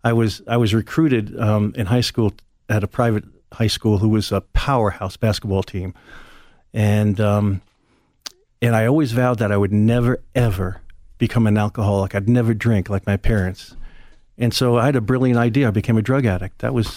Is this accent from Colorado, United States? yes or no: no; New York City, New York, United States; So with those people, and they're New Yorkers, I was born and raised there